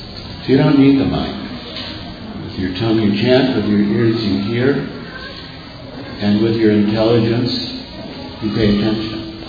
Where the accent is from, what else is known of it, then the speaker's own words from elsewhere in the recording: Illinois, United States; I'm from the Chicago area. And I grew up about 12 minutes by car on the North Shore suburbs, 12 minutes by car from where His Holiness Radhanathaswami grew up.